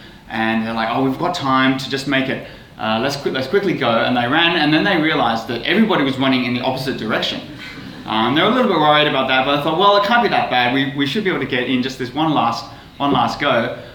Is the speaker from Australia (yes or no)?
yes; Australia; accent: Australian; also born or lived in United Kingdom; now in Hong Kong; My parents are from Hong Kong, but I was born in the UK and I grew up in Australia. Now I'm back in Hong Kong.